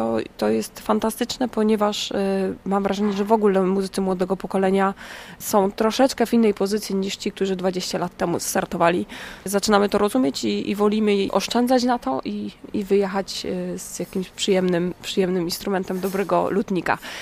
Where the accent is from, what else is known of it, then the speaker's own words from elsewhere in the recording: Silesian Voivodeship, Poland; gdzie byliśmy totalnie skupieni jako Ślązacy na takim ciężkim przemyśle